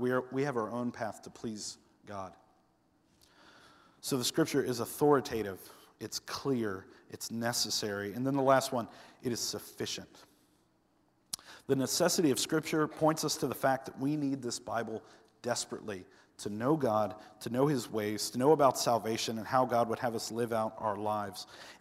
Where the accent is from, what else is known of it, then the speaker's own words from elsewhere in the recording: the South, United States; I'm Cajun. I'm not Cajun. Lindsay's Cajun. I'm from the South.